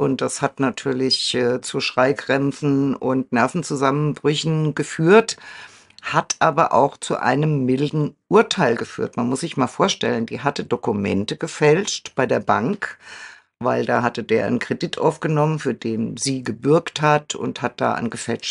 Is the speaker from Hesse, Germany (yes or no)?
yes; Frankfurt am Main, Hesse, Germany; born there; ich bin ja gebürtig in Frankfurt-Main